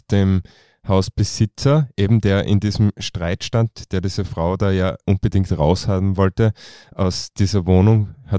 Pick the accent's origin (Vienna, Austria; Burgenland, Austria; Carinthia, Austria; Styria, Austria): Styria, Austria; Graz; Ja, da stellt sich mir als Grazer die Frage